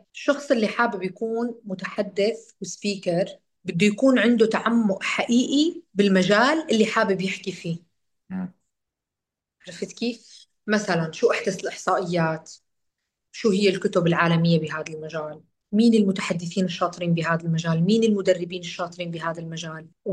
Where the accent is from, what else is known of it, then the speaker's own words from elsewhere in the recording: Syria; حتى نحن عندنا بسوريا في ناس تقول حبا، ما بتقول مرحبا